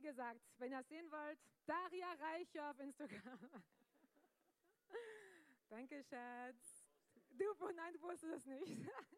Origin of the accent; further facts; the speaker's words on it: Marseille, Provence-Alpes-Côte d'Azur, France; German is a second language; Wir sind nach Frankreich gezogen, als ich glaube 4 Jahre alt war oder so. Also ich bin in Marseille aufgewachsen, in Südfrankreich, in der Stadt, in der Großstadt. Und da in der Großstadt sind wir in der Altstadt aufgewachsen, da wo es eigentlich am kriminellsten war.